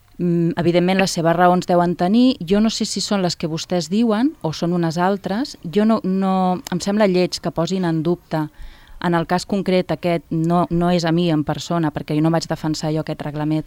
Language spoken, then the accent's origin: Catalan; Catalonia, Spain; now in Formentera, Spain; jo com a catalana puc tenir la meva història prèvia i com a representant de Formentera, ja no dic formenterera d'adopció